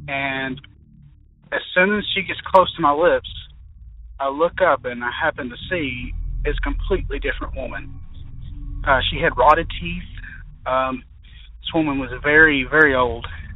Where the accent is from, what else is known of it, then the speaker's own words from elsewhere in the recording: Kentucky, United States; I'm from Kentucky.